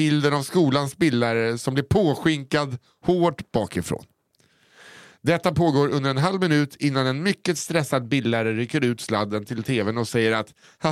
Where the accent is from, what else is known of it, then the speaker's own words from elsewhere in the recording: Norrland, Sweden; Jag är uppvuxen i Norrlands inland.